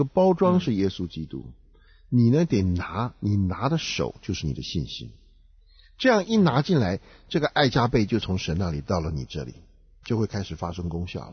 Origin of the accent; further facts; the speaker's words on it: China; 我们中国人最喜欢读武打小说，